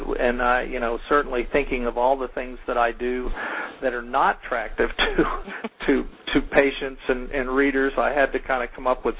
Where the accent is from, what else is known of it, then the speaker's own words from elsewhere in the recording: Houston, Texas, United States; the original part where the story begins is near Houston, and I grew up near Houston, and I've traveled to the Netherlands and Belize